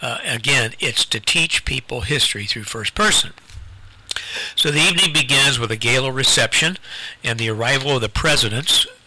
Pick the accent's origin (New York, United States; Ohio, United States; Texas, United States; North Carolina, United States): Ohio, United States; And especially growing up in Ohio, we even had a separate class on the history of Ohio